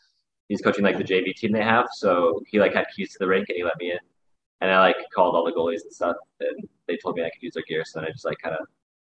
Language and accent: English; South Dakota, United States; I played like only high school hockey in South Dakota.